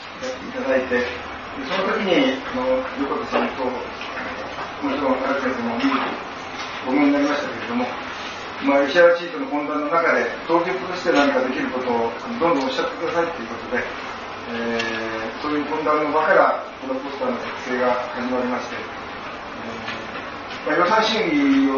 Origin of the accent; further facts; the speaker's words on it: Hino, Tokyo, Japan; 私は日野市の出身、